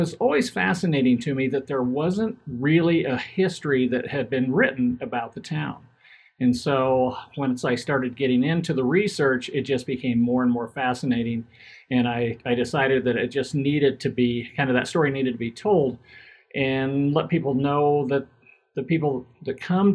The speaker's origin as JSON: {"language": "English", "town": "New Castle", "region": "Colorado", "country": "United States", "tie": "born or raised there", "said": "And so growing up in Newcastle, there is a kind of a burned scar on the Hogback Mountains right beside the town."}